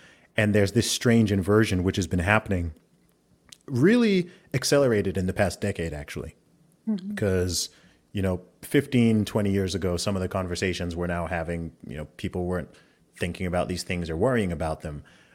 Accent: Saudi Arabia; also born or lived in England; I grew up primarily in the Middle East. I grew up in Saudi Arabia, but I was born in England, went to an American school in Saudi Arabia for a while. Then I went back to school in England. My family's from Nigeria.

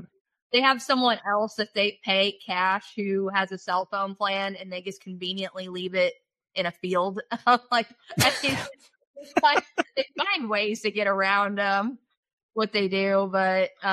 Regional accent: Columbia City, Indiana, United States; Yeah, I grew up in Columbia City, Indiana. It's near Fort Wayne, Indiana.

